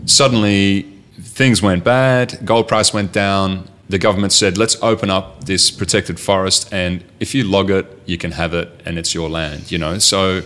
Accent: Netherlands; Growing up in Holland, in an area that was incredibly fertile

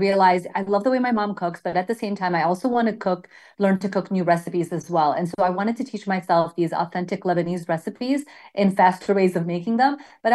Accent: Sierra Leone; I grew up in Sierra Leone, Africa, and, you know, living there, a lot of things were just had to be made from scratch.

